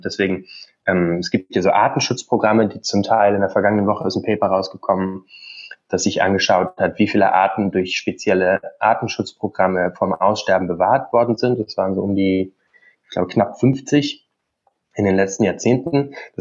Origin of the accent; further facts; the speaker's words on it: Brandenburg, Germany; Also ich komme aus Brandenburg, bin da groß geworden, meine Eltern leben da immer noch.